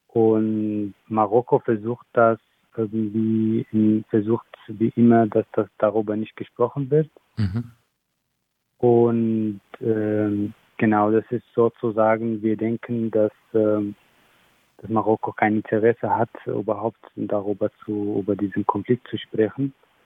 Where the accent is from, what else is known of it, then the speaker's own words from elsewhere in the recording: Western Sahara; German is a second language; now in Germany; ich komme aus der Westsahara